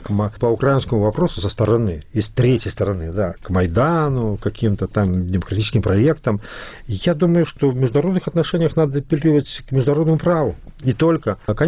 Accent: Slutsk, Minsk Region, Belarus; я сам родом со Слуцкой

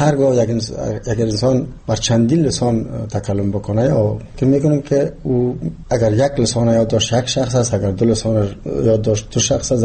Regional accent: Jalalabad, Nangarhar, Afghanistan; born there; من خودم یک تاجیک و کس پنشیر، پدر مادرم از پنشیر است، ولی من در جلال آباد تولد شدم. ولی من افتخار میکنم هر دوی زبان بر من زبان مادریم است.

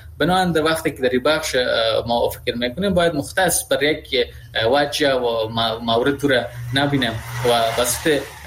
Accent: Afghanistan; در یک شخصی که در افغانستان بزرگ شدیم

